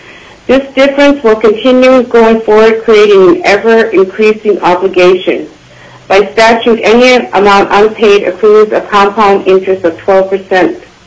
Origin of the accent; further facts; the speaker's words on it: Galena, Alaska, United States; I was born in Galena. I grew up here, and I raised my children here in Galena.